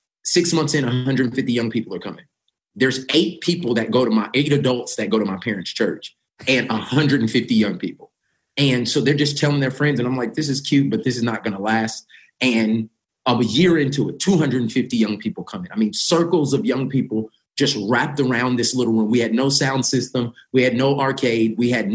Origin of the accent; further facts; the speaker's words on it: Tulsa, Oklahoma, United States; I'm born and raised in Tulsa, Oklahoma. I am one of five boys to the same parents